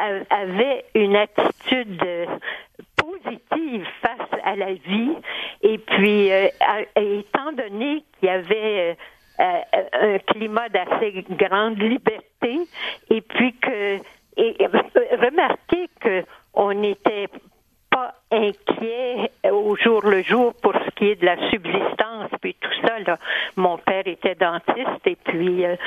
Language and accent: French; Saint-Jean-sur-Richelieu, Quebec, Canada; Je suis née et j'ai été élevée à Saint-Jean-sur-Richelieu, comme vous l'avez indiqué dès la présentation. Mon père était d'une famille rurale de Saint-Anicette